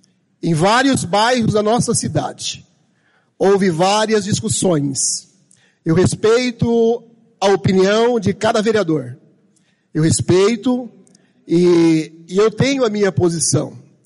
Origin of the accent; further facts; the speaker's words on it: Sarandi, Brazil; born there; Eu nasci em Sarandi, morava também aqui perto do clube.